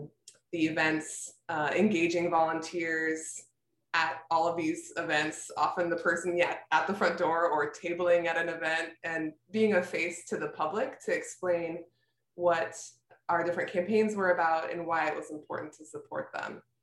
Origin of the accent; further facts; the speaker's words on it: Michigan, United States; moved away as an adult; now in New Orleans, United States; Yeah, I grew up in Michigan and moved here to go to Tulane, and I arrived just 3 days before Katrina hit.